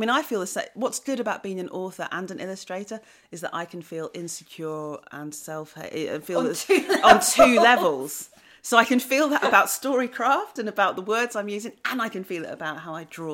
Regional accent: Wellington, West Midlands, United Kingdom; also born or lived in Shrewsbury; I was born in Shropshire. I was born in Shrewsbury. And I grew up in a place called Wellington. And Wellington is a market town in Shropshire.

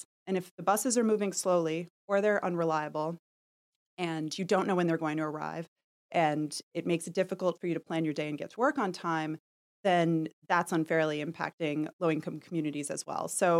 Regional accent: New York City, New York, United States; I was born in Manhattan. I grew up in Park Slope. I've lived in the city a long time.

